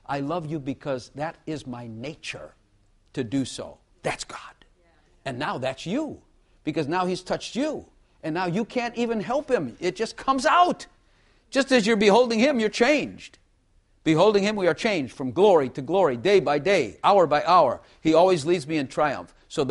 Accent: the North, United States; I was raised in the North, a Yankee, so I'm a foreigner. But I got here as fast as I could.

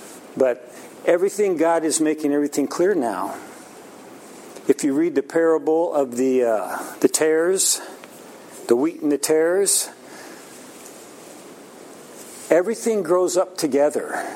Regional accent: Illinois, United States; Now, I grew up in Illinois, and we had lots of wheat fields, tons of wheat fields.

